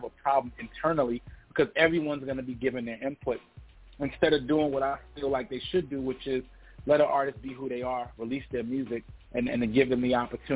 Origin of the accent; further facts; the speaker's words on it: New York, United States; and I had one of the biggest records heating up in the state of Florida, and I was from New York, every single record label reached out at that time.